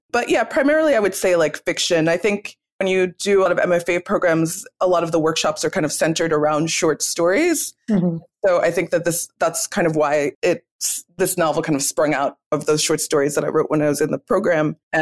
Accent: New York, United States; And New York City, I grew up in New York, so that wasn't as much of a challenge for me.

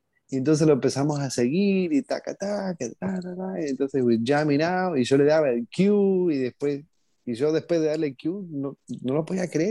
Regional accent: Argentina; Yo soy un argentino raro, una colada.

